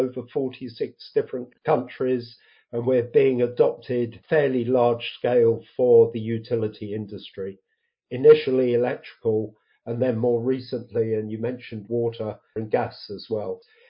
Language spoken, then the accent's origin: English; England, United Kingdom; I'm English. I live in the UK.